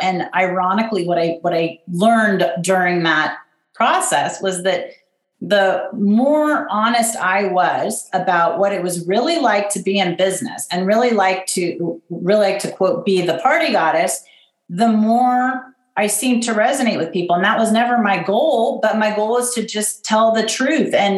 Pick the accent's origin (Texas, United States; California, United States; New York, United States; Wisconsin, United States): California, United States; Pasadena; also born or lived in Washington, United States; I'm from Pasadena, California. I mean, I was born in DC